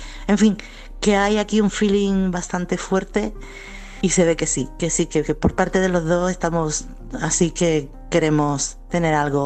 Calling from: Chiclana, Andalusia, Spain; de Chiclana.

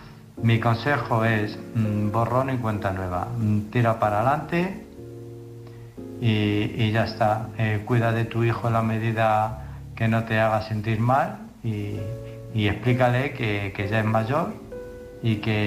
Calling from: Illescas, Castilla-La Mancha, Spain; de Illescas.

